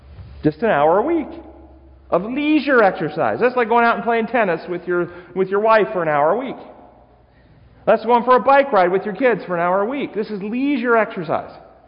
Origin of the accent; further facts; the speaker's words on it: Tennessee, United States; accent: southern; You know I am from Tennessee, don't you? So I can talk with a southern accent if you'd rather.